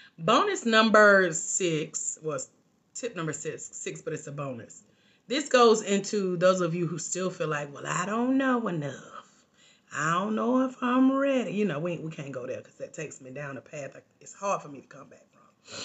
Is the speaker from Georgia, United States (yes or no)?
yes; Georgia, United States; it is on the Georgia map. So I started in my local hometown and took over. I knew I had made it in my hometown when I could pack out every event that I was invited to speak at.